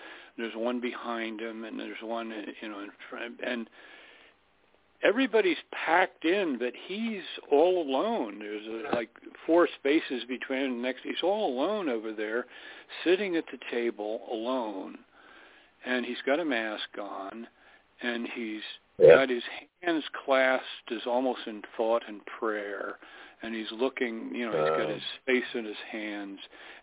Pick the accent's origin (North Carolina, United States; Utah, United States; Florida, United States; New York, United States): Florida, United States; Homestead; And, in fact, where I was raised in Homestead, Florida, just north of the Keys